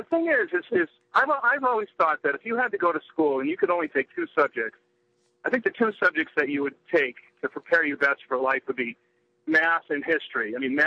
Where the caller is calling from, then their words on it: Rochester, New York, United States; Yeah, it's … calling from Rochester.